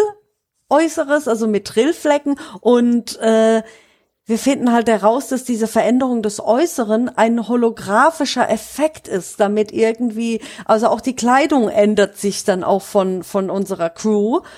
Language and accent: German; Baden-Württemberg, Germany; Also bei uns in Südbaden